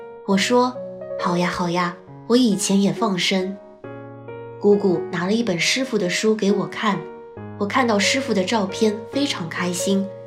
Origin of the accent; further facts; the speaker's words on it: Guangxi, China; 我来自广西，今年31岁